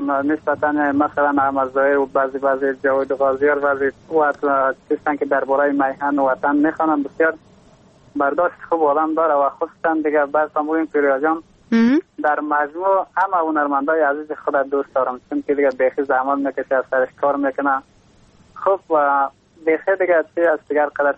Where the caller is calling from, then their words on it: Takhar, Afghanistan; از باستان تخار،